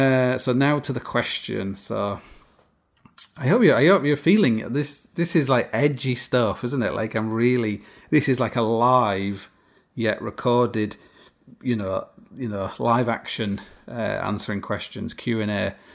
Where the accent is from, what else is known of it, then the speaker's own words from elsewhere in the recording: Canada; in brackets, I'm Canadian